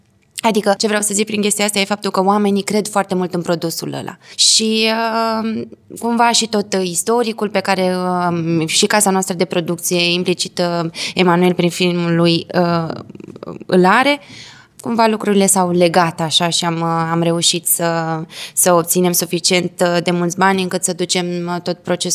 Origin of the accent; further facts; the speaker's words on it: Tulcea, Tulcea County, Romania; born there; cei care ne-am născut aici în Tulcea și ne întoarcem cu munca noastră în oraș.